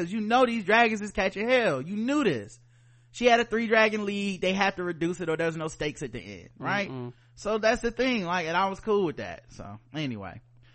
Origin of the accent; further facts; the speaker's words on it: the South, United States; we are black people from the South. We're black people in America.